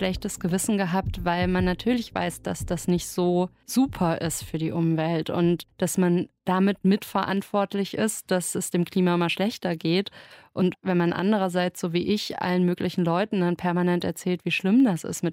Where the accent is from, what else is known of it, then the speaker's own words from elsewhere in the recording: Hesse, Germany; ich komme aus Nordhessen, da gibt es alle Wurst.